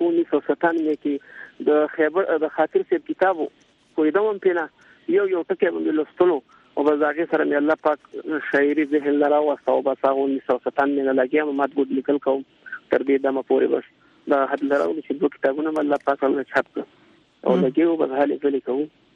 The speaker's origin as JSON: {"language": "Pashto", "region": "Nangarhar", "country": "Afghanistan", "said": "افغانستان ننګرهار، په لویه کې ننګرهار ولایت اس کې مې سره تعلق ساتم"}